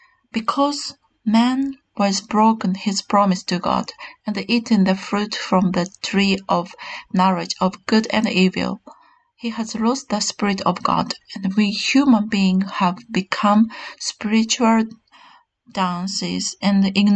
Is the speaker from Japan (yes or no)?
yes; Japan; I was born in Japan, went to school in Japan, was exposed to Japanese culture, spent time with Japanese friends, and grew up with Korean parents.